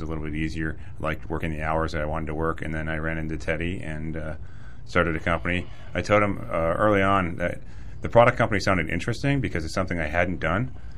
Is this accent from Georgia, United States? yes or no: no; Ohio, United States; I'm from Ohio, and graduated from Ohio in the mid-'80s